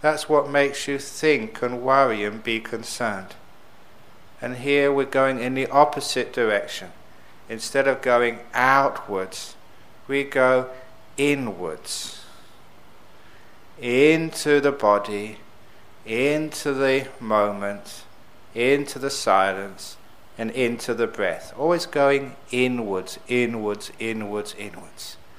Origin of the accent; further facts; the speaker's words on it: Perth, Western Australia, Australia; And in my hometown of Perth, that little book which we're giving out, The Basic Method of the Meditation, the green one there, that is in many doctors' surgeries throughout Perth.